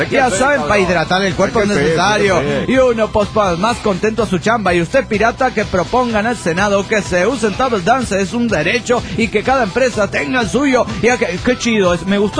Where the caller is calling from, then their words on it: Toluca, State of Mexico, Mexico; de Toluca, México.